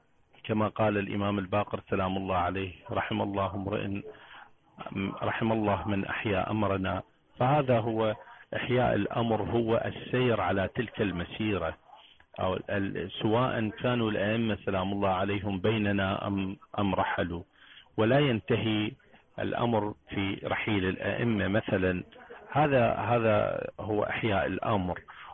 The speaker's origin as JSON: {"language": "Arabic", "country": "Iraq", "said": "من العراق"}